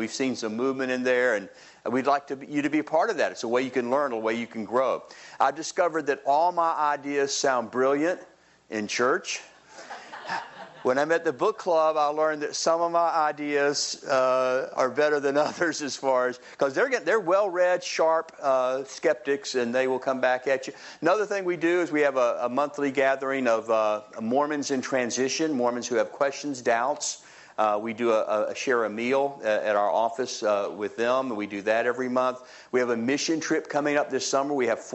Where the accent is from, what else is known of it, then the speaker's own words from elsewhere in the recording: Jacksonville, Florida, United States; Well, I'm from Florida, kind of. Far South Georgia, Jacksonville, Florida.